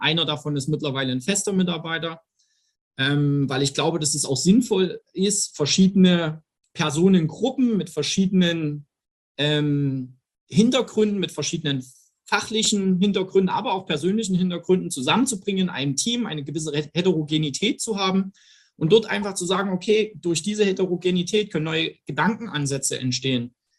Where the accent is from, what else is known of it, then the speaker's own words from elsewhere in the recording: Saxony, Germany; ich stamme aus dem Herzen Sachsens. Habe dort 2008 mein Studium an der TU Dresden angefangen